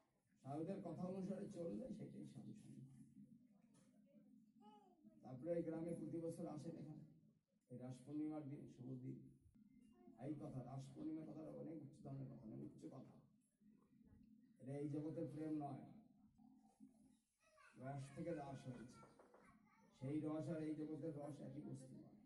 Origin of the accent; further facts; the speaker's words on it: Nabadwip, West Bengal, India; born there; আমি গৌরাঙ্গের ভক্ত, আমি গৌরাঙ্গের ভক্ত, আমি গৌরাঙ্গ মহাপুর বাড়ির দেশে জন্মগ্রহণ করেছি, আমি নবদ্বীপে জন্মগ্রহণ করেছি, আমি বাংলায় জন্মগ্রহণ করেছি